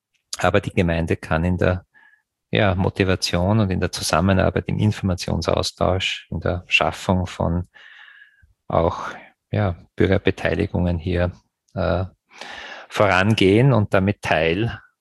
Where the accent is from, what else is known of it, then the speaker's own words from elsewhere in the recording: Graz, Styria, Austria; wie wird beispielsweise meine Heimatstadt Graz 2040 sein, klimaneutral.